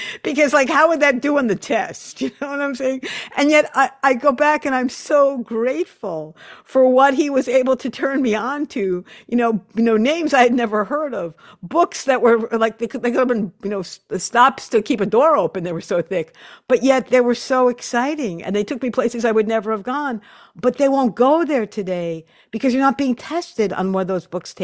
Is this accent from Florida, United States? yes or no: no; Hicksville, New York, United States; I grew up on Long Island, and I was I, Hicksville actually